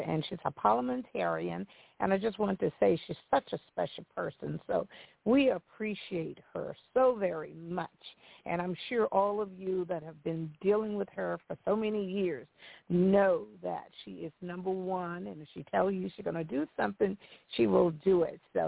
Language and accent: English; Mississippi, United States; born there; But just to let you know that I was born in Mississippi, and I always had dreams.